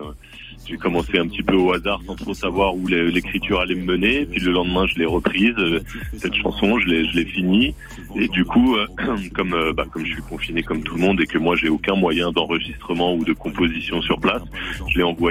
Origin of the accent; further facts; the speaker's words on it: Saint-Denis, Île-de-France, France; Moi, je suis originaire de Saint-Denis.